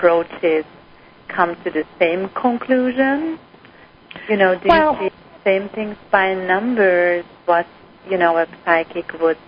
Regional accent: Hungary; now in Long Island, United States; Hi. I'm originally from Hungary. Right now I'm on Long Island, New York.

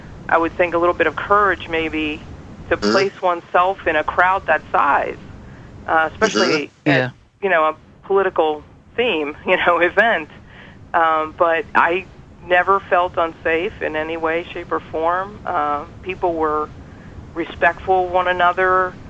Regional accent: Maryland, United States; also born or lived in Washington, D.C.; I'm a D.C. native. I grew up in the Maryland suburbs.

